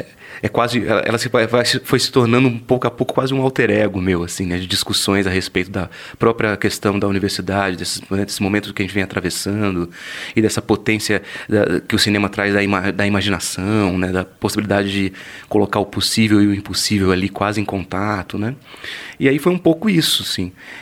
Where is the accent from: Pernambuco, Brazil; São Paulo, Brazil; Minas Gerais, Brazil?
São Paulo, Brazil; moved away as an adult; now in Natal, Brazil; Eu sou de São Paulo, né, mas me mudei há 2 anos e meio.